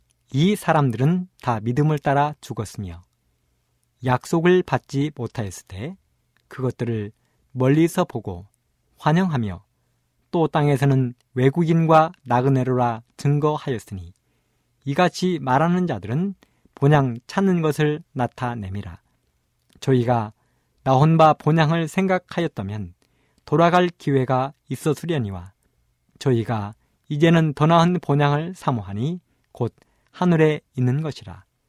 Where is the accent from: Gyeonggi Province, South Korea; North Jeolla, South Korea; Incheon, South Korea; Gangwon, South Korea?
North Jeolla, South Korea; Imsil; 말씀을 전하는 저의 고향은 전라북도 임실입니다. 산골입니다. 그래서 그런지 사람들은 저를 가리켜 부르기를 촌놈이라고 부릅니다.